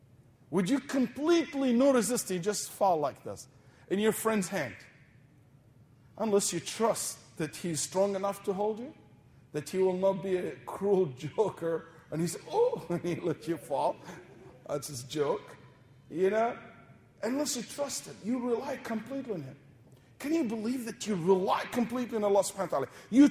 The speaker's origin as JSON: {"language": "English", "region": "Texas", "country": "United States", "said": "I came from Texas. It's a very religious state. Very religious state."}